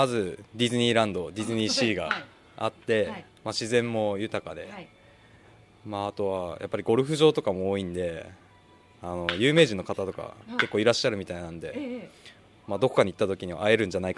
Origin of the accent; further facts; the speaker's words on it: Ichihara, Chiba, Japan; 千葉県の市原市です。